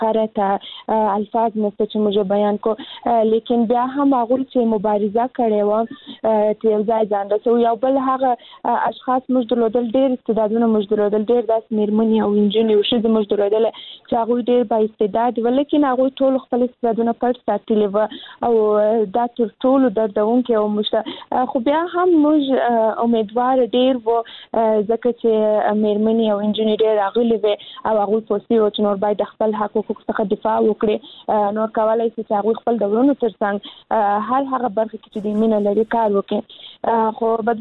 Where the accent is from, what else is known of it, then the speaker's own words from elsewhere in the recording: Kandahar, Afghanistan; زه هم د کندهار ولایت څخه یم،